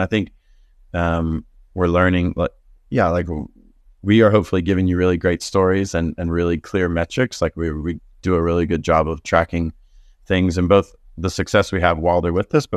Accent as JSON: {"language": "English", "country": "United States", "lives_now": "South Africa", "said": "Being American, that was kind of how I knew how to raise money at first."}